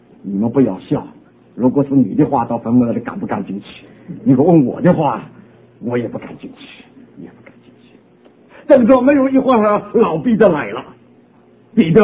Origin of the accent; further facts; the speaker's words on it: New York, United States; 我是从纽约来的，纽约人还要苦